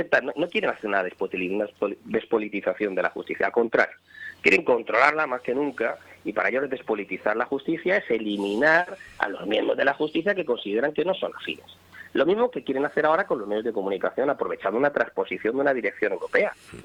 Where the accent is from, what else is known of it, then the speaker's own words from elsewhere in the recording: Canary Islands, Spain; para mi tierra, para Canarias.